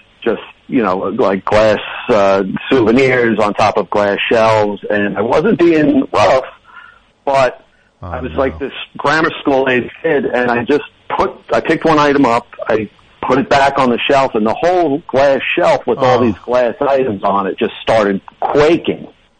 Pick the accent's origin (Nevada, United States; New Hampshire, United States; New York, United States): New York, United States; Queens; Okay. I'm from Queens. … from Queens.